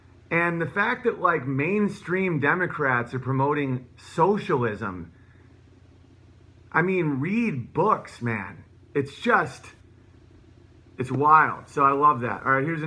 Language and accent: English; United States; the reason I think the way I think isn't because I'm white, or because I'm a male, or because I'm American.